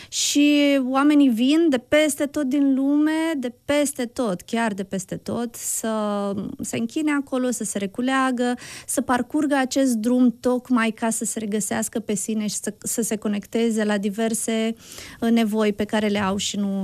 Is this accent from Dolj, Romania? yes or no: no; Dorohoi, Botoșani County, Romania; pentru că eu acolo am crescut în Dorohoi.